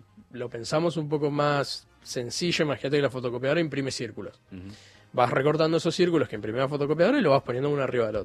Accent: Buenos Aires, Argentina; yo nací en Pompeya, vivo en Pompeya

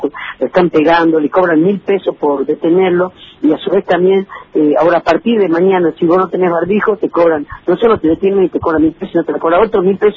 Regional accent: Jujuy, Argentina; somos los jujeños

